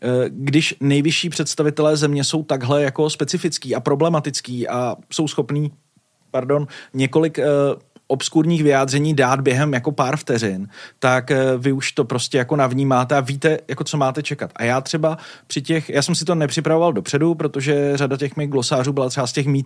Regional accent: Děčín, Ústí nad Labem Region, Czechia; já jsem z Děčína původem a jezdil jsem 4 hodiny do Brna a pak jsem jezdil se zpátky 2 hodiny na praxi do Prahy.

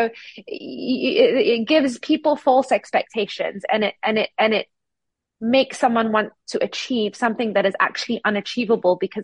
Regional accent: Singapore; So, yes, I grew up in Singapore.

